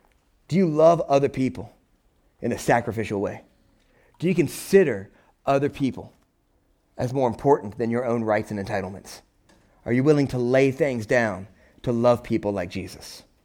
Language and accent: English; the South, United States; Like, I'm from the South. I like a gun.